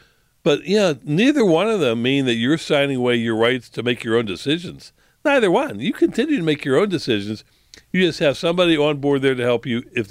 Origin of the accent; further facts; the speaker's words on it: Elizabeth, United States; By the way, I was born and raised in Elizabeth.